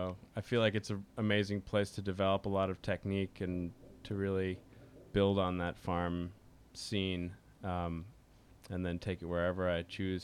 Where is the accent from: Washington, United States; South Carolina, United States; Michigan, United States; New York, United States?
New York, United States; Philmont; I'm from Philmont, Chatham, Hudson throughout the years.